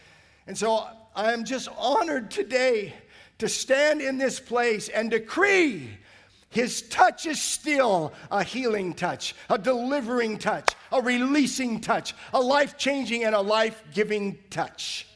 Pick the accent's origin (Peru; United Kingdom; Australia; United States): Australia; accent: Australian; I lose my Aussie accent when I go back to the States for a couple weeks and I get home. But don't worry, in a few weeks, I'll have my Aussie accent back, strong as ever.